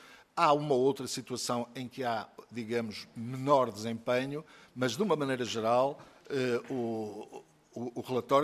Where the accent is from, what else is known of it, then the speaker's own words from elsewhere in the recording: Portugal; eu fico satisfeito como português